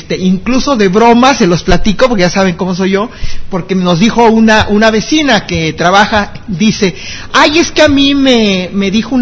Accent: Iztapalapa, Mexico City, Mexico; Yo vengo de Iztapalapa

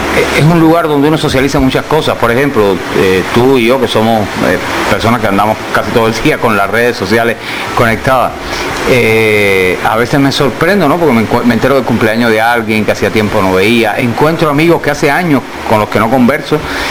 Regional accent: Cuba; de lo que somos los cubanos, de lo que significa Cuba

